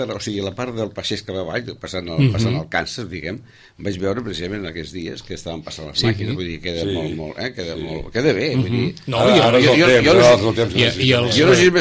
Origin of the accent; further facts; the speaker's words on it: Sitges, Catalonia, Spain; Pensa que jo he viscut a Terramar, vaig néixer a Terramar, sí, en jardins